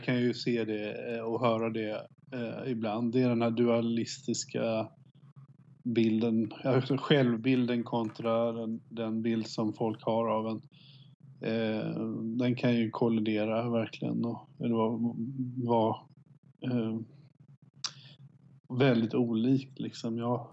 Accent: Småland, Sweden; mitt småländska arv och uppväxt i en liten håla

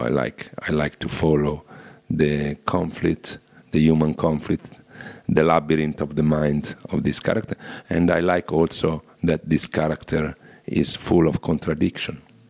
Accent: Rome, Lazio, Italy; English is a second language; I'm from Roma, but I'm from Rome

